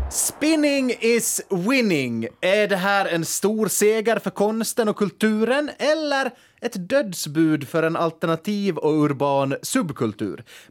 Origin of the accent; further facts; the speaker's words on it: Finland; som finlandssvensk